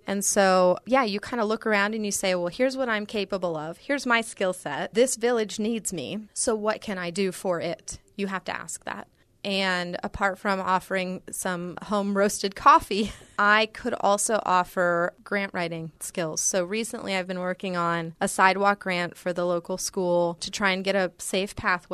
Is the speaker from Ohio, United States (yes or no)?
yes; Mount Vernon, Ohio, United States; I grew up in Mount Vernon, Ohio, which is north of Columbus. Growing up, I definitely had a suburban experience.